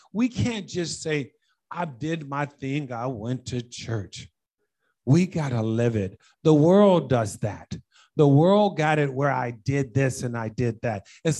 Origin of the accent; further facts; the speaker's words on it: Toledo, Ohio, United States; born there; I was born in Toledo, Ohio. And sports out here is different than there.